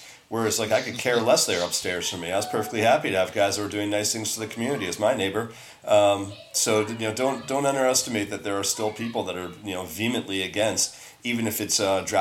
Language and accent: English; New York, United States; growing up in Westchester myself